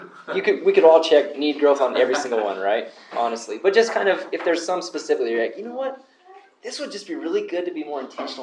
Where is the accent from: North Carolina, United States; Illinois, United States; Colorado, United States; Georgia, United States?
Colorado, United States; Alamosa; I'm actually from Alamosa. I was born and raised in Alamosa.